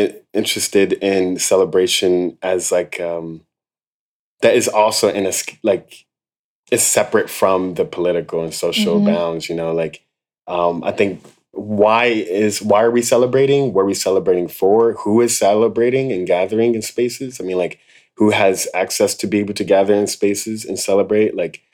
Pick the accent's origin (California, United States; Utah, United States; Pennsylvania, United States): Pennsylvania, United States; Philadelphia; Or like growing up in Philly, I have friends and family that have navigated and has different roots.